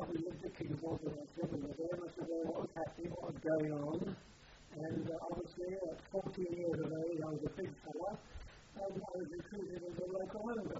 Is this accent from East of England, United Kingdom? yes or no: no; Tonge, South East England, United Kingdom; I was born on January 7th, 1926, at a village called Tone, T-O-N-G-E, in Kent, where I lived in my early years.